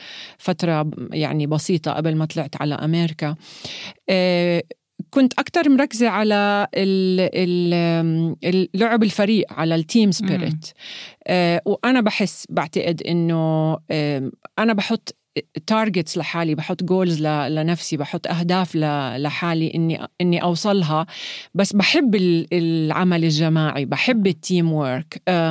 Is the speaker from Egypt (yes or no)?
no; Jordan; also born or lived in United States; كأردنية ما عندي جنسية أمريكية